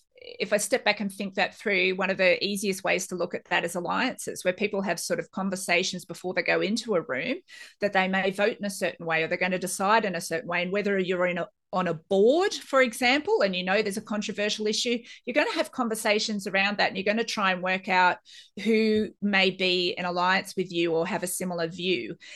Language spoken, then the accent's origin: English; Australia; As an Australian, that's a real fear